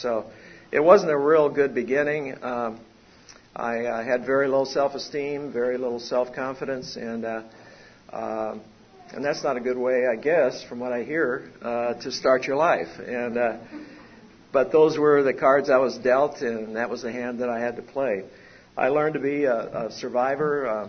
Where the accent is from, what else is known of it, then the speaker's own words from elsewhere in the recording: St. Paul, Minnesota, United States; born there; I was born in 1942 in St. Paul, Minnesota, in the Midwest, and into a fairly small family